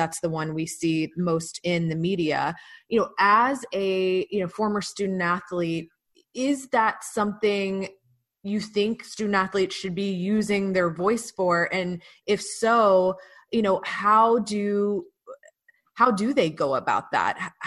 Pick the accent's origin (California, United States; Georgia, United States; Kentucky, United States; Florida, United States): Georgia, United States; Atlanta; for example, I'm from Atlanta